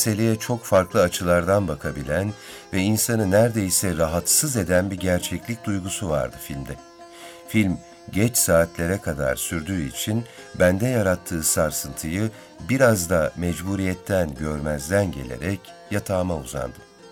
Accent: Ankara, Turkey; Orta halli bir ailenin çocuğu olarak Ankara'da büyüdüm. Ortaokul ve liseyi yine Ankara'da bitirdim.

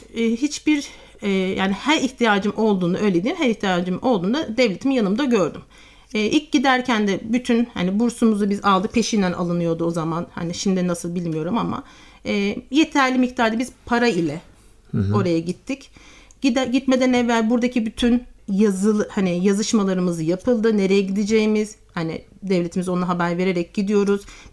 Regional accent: Istanbul, Turkey; Ben üniversiteyi dediğim gibi İstanbul'da doğdum, üniversiteyi İstanbul'da okudum. Büyük bir şehirde hani büyüdüm, okula gittim.

